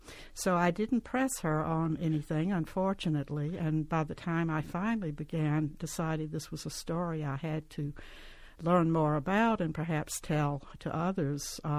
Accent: Columbus, Georgia, United States; No, I grew up in Columbus, which is 20 miles south of Hamilton. I spent my summers in Hamilton, and we went to Hamilton after Sunday school and church every Sunday.

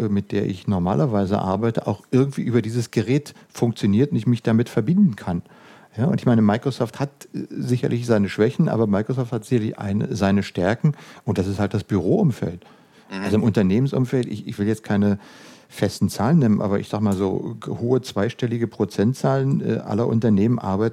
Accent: Berlin, Germany; Was mich als Berliner natürlich total freut

